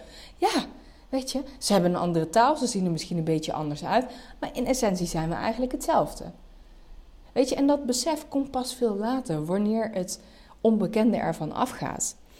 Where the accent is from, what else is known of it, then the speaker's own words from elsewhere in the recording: Nijmegen, Gelderland, Netherlands; also born or lived in Amsterdam; ik kom uit Nijmegen, ik heb ook 10 jaar in Amsterdam gewoond. En ik ken heel veel mensen met verschillende afkomsten. Ik ben zelf van Turkse komaf.